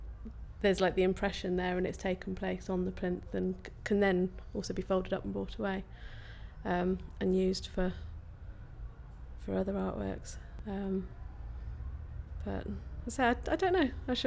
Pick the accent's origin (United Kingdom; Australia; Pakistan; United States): United Kingdom; East Midlands; now in Derbyshire, United Kingdom; I was born on the 3rd of April 1978. I'm originally from Northamptonshire but I now live in Derbyshire.